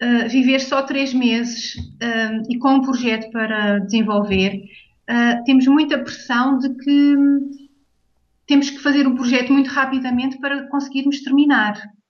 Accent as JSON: {"language": "Portuguese", "region": "Azores", "country": "Portugal", "lives_now": "Germany", "said": "É bastante frio no inverno, isso faz-me um bocadinho de confusão às vezes, sendo açoriana"}